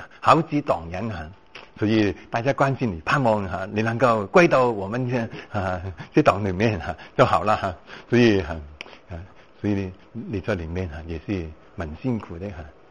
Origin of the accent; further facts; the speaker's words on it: China; 那啊我们中国教会啊我们中国人哈、啊，那原先我们是一盘散沙哈、啊